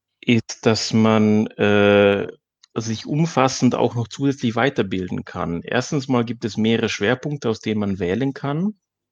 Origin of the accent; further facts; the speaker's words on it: Vorarlberg, Austria; now in Dresden, Germany; Ja, also als Österreicher, besser gesagt Vorarlberger, bin ich doch ein ziemlicher Exot an der Fakultät.